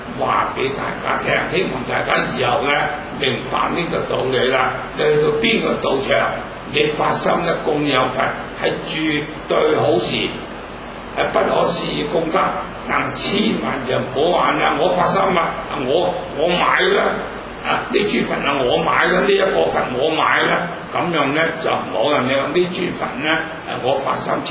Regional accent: Zhongshan, Guangdong, China; 奇问咯，我系中山人，佢用一口中山话

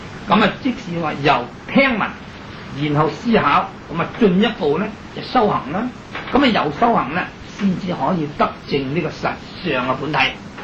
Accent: China; 我们身为中国人，那么亦是中国的佛教徒

